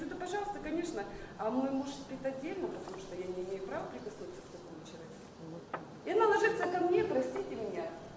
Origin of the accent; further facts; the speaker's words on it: Chelyabinsk, Chelyabinsk Oblast, Russia; Я с Челябинска.